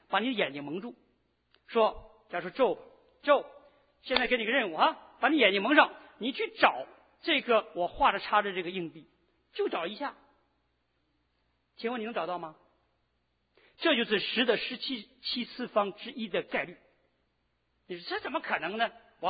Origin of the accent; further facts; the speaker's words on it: China; 我们大陆哈，我是大陆人，所以比较大了解大陆。